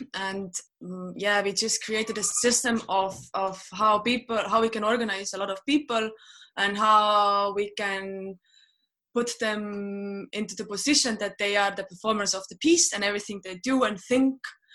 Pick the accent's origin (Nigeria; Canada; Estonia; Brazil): Estonia; English is a second language; now in Berlin, Germany; I'm from Estonia, but I'm based in Berlin right now.